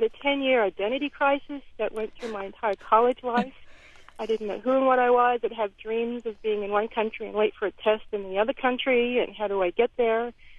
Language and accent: English; Australia; accent: Australian; let me try my Aussie accent